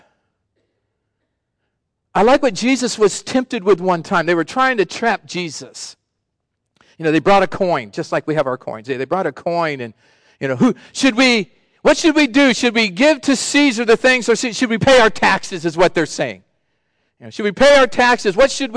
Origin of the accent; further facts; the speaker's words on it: United States; born there; I am glad I was born in America. I am glad I live in America.